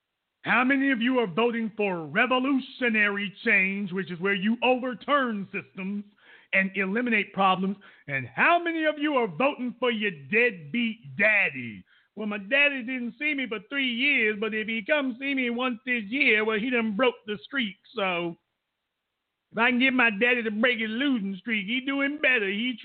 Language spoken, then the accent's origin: English; Louisiana, United States; as black people from the South, I was born and raised in Louisiana.